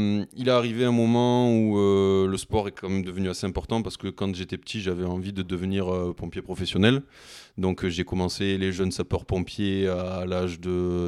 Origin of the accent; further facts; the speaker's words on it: Meyrargues, Provence-Alpes-Côte d'Azur, France; je suis originaire de Mérargues, dans les Bouches-du-Rhône. Et puis, j'ai un peu gravité dans ce département des Bouches-du-Rhône pendant très longtemps, avec mon père sur Vitrolles, Marseille.